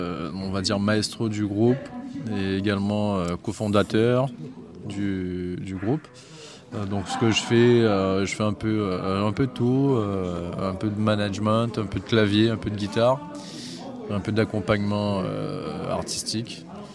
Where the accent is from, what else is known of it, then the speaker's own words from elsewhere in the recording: Pierrefonds, Hauts-de-France, France; Et moi je suis de Pierrefonds, donc du 60.